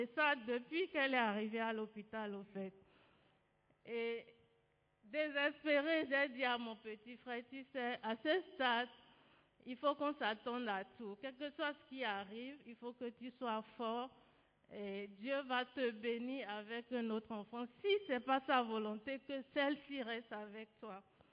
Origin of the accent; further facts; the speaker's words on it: Benin; Je suis béninoise.